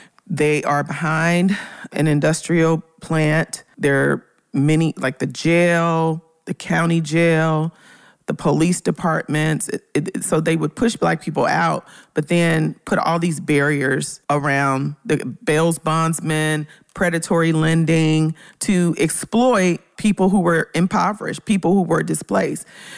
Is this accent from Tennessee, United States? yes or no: yes; Memphis, Tennessee, United States; In Memphis, I'm from Orange Mound in Memphis, Tennessee